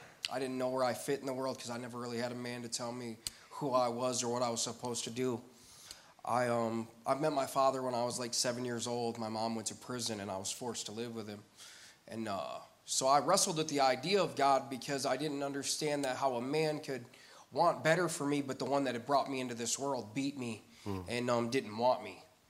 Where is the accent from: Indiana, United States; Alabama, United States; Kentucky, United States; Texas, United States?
Indiana, United States; Elkhart; I was raised in a single mother's home in the inner city. I'm from Elkhart, Indiana.